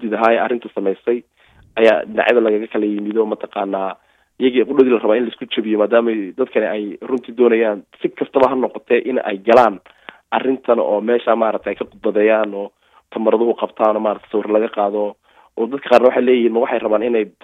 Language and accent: Somali; Somaliland, Somalia; now in Sweden; annagu reer Soomaaliland baan nahay